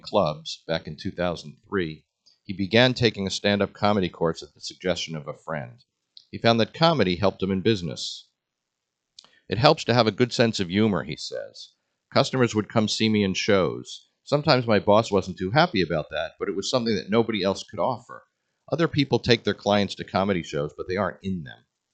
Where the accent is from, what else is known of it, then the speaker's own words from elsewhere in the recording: Scarsdale, New York, United States; Growing up in New York City in Scarsdale. As city kids, we didn't play the normal kid games.